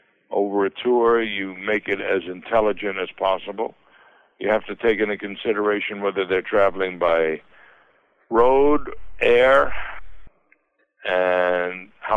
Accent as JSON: {"language": "English", "town": "Bronx", "region": "New York", "country": "United States", "tie": "born or raised there", "said": "I was born in the Bronx and spent, other than 1 year where I lived in Baltimore, I have always been in New York."}